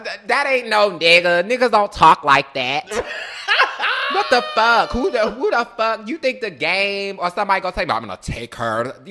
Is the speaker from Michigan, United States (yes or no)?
yes; Detroit, Michigan, United States; To me, a nigga, we are from Detroit.